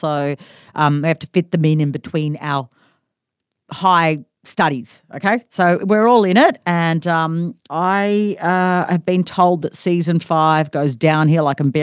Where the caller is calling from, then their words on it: Melbourne, Victoria, Australia; I'm joining you from Wurundjeri country in Melbourne.